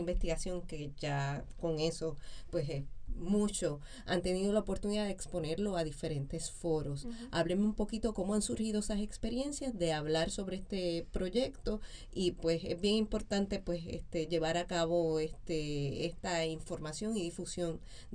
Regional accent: Aguada, Puerto Rico; yo soy de Aguada

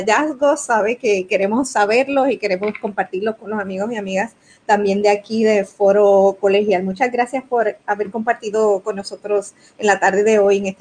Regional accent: Puerto Rico; Usualmente lo hago acá en las costas del noroeste, de donde soy.

